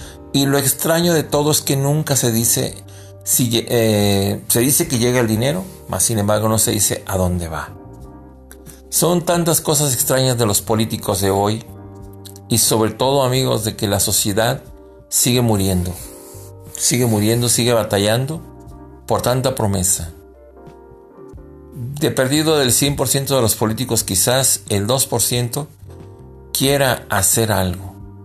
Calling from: Durango, Mexico; desde la ciudad de Durango, Durango, México.

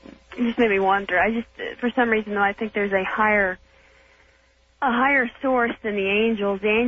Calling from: Bakersfield, California, United States; Good morning, Art. I'm calling from Bakersfield.

